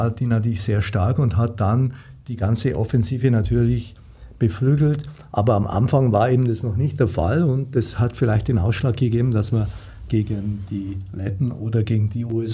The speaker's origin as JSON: {"language": "German", "town": "Augsburg", "region": "Bavaria", "country": "Germany", "tie": "born there", "said": "Ich bin in Augsburg geboren und habe dort meine Anfangskarriere im Eishockey begonnen und bin dann 1979 nach Garmisch gewechselt. Dort habe ich 3 Jahre verbracht"}